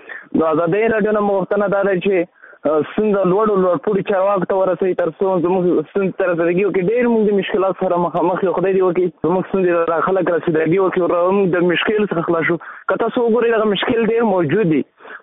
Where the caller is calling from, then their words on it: Khost, Afghanistan; د خوست ولایت اوسیدونکی یم. خوست ولایت کې د علي مسخه زړه کوټ مسخه له سره څخه تاسو سره خبرې کوم.